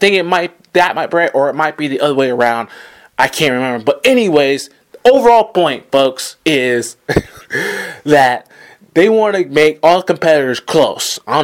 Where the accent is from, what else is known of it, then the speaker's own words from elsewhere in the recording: Georgia, United States; let's just debut this at one of the older tracks in all NASCAR in Atlanta Motor Speedway, my home state.